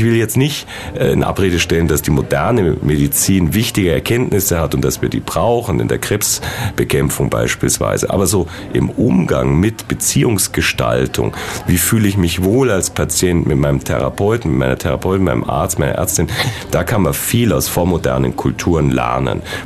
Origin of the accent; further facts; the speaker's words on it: Garmisch-Partenkirchen, Bavaria, Germany; now in Ulm, Germany; woher ich ja ursprünglich komme, ich komme ursprünglich aus Garmisch